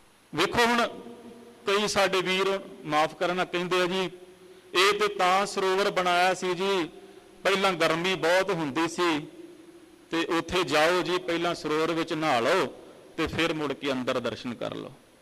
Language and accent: Punjabi; Punjab, India; born there; ਅਸੀਂ ਗੁਰਸਿੱਖਾਂ ਦੇ ਘਰੇ ਜਨਮ ਲਿਆ, ਅਸੀਂ ਪੰਜਾਬ ਦੀ ਧਰਤੀ 'ਤੇ ਜਨਮ ਲਿਆ।